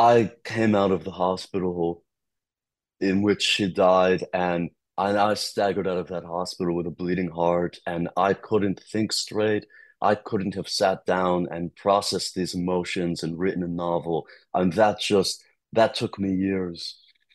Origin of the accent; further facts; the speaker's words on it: Goshen, New York, United States; I would go to her home where I grew up near Goshen, Hudson Valley.